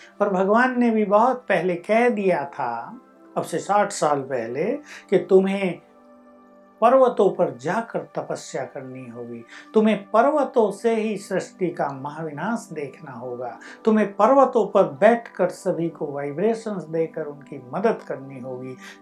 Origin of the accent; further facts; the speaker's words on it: North India, India; moved away; मैं जब यहाँ पर आया आपसे 50 साल पहले, तो मैंने देखा हम नॉर्थ इंडिया से हैं, दिल्ली से भी नॉर्थ में